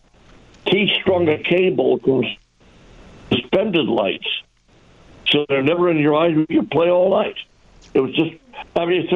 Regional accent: Detroit, Michigan, United States; Well, being born and raised in Detroit with Purdue Cordy Howe, I know about playing in old age.

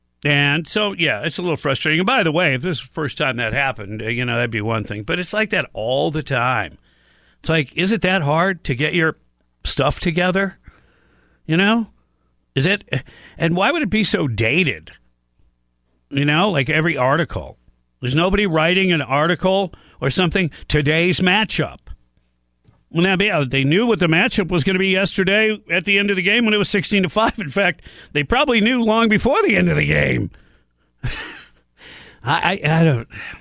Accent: Detroit, Michigan, United States; I grew up in Detroit, so we had some pretty good independent stations and also Canadian stations.

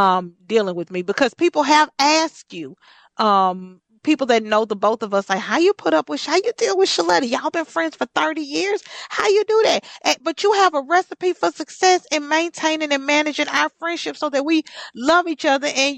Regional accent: Texas, United States; That's good because I'm from Texas. We do hurricanes there.

